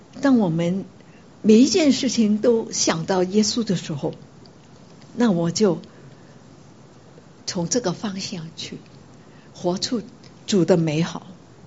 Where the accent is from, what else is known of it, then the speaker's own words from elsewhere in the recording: Guangzhou, Guangdong, China; 我们广州人说鬼佬、洋鬼子，就是他们是鬼啊。